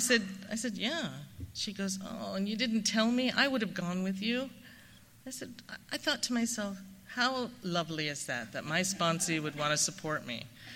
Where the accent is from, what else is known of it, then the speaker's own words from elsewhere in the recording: London, United Kingdom; Now, I grew up in London.